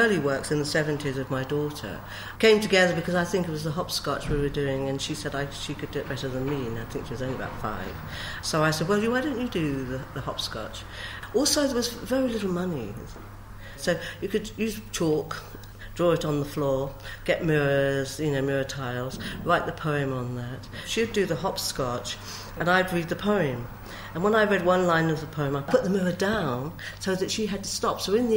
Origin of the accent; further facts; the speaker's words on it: London, United Kingdom; I'm a Londoner, and I knew that from a child.